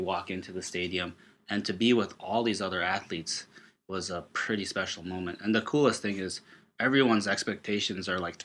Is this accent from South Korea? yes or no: yes; Busan, South Korea; now in United States; from when I was born, like growing up in Busan, this small port city on the southern tip of Korea, to my adoption, growing up in the United States